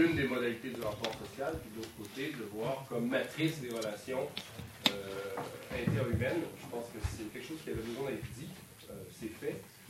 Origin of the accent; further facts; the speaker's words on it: Quebec, Canada; Je vais prendre l'exemple du hockey parce que je suis québécois